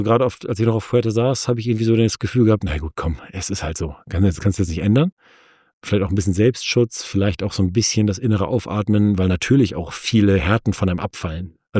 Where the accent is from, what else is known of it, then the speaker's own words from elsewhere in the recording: Norderney, Lower Saxony, Germany; Also ich bin auf Norderney aufgewachsen und ich habe eine große Begeisterung fürs Meer.